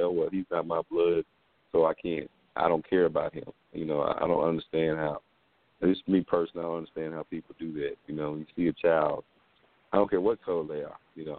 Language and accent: English; Indiana, United States; It reminds me of when I was young growing up in Indiana.